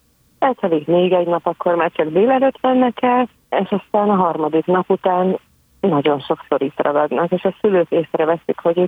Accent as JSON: {"language": "Hungarian", "town": "Zalaegerszeg", "region": "Zala", "country": "Hungary", "tie": "born or raised there", "said": "bár városon nőttem fel, tehát gyerekként Zalaegerszegen éltünk a családdal, de mindig voltak körülöttünk a falusi nagyszülők, családrokonok"}